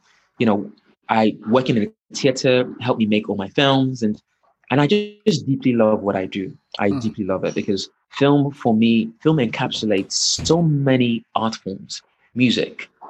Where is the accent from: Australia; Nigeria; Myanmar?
Nigeria; It's a film that I saw growing up in Nigeria.